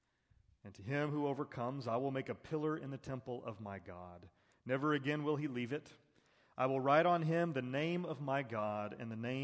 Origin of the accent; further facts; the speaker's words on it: Oklahoma, United States; Parts of West Texas, parts of East Texas, growing up in Western Oklahoma, driving through Amarillo, it's wealthy.